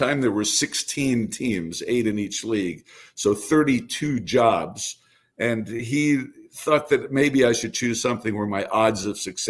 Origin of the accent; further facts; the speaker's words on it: Brooklyn, New York, United States; I grew up listening to Red Barber and Mel Allen in New York. I grew up in Brooklyn, and the Dodgers moved when I was six.